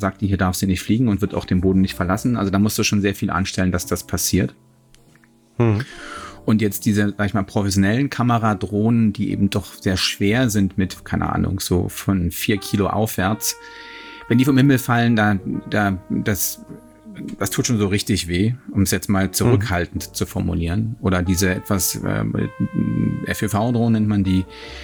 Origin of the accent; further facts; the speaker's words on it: Hamburg, Germany; also meine Heimatstadt Hamburg, mehrfach gedreht